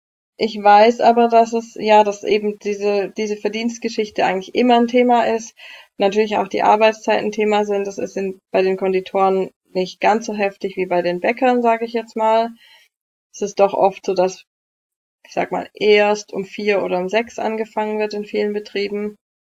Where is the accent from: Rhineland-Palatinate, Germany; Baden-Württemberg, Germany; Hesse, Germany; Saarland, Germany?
Hesse, Germany; als ich zurückkam in meine Heimat, also nach Hessen